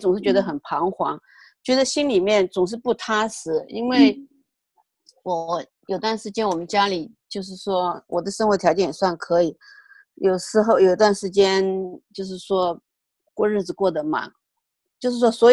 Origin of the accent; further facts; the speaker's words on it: China; now in United States; 我们是从中国过来，所以好像是，所以在共产党教育下是一种无神论者